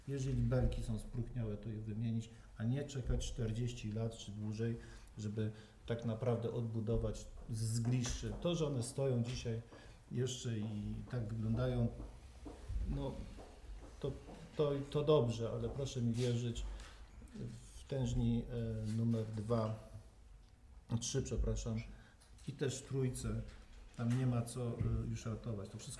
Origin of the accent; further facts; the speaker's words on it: Toruń, Kuyavian-Pomeranian Voivodeship, Poland; No i tłumaczyłem, gdzie, skąd pochodzę, z Torunia